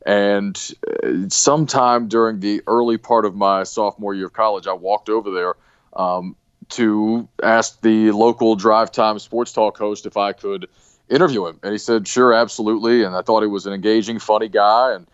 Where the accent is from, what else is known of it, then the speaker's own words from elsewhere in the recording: Appalachia, United States; I grew up in Appalachia, you know, back in the hills.